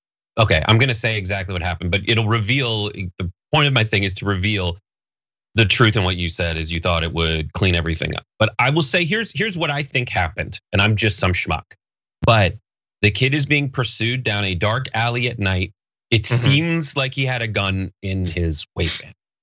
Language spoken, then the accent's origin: English; California, United States; Like, I'm from the San Fernando Valley, and knowing a lot of people who are having bar mitzvahs